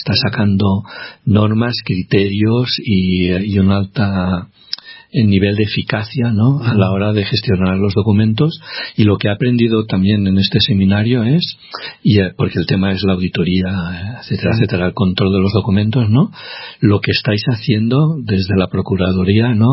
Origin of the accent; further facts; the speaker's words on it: Aragon, Spain; Los de Aragón somos con G.